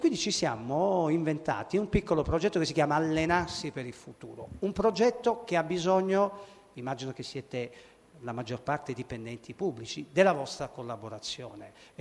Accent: Teramo, Abruzzo, Italy; io sono di Teramo, abruzzese

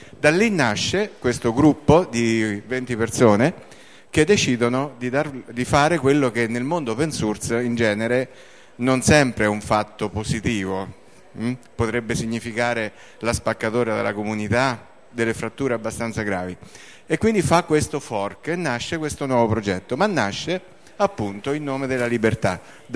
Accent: Umbria, Italy; io sono Umbro come Umbra lei e devo dire che in questo discorso l'Umbria c'entra parecchio

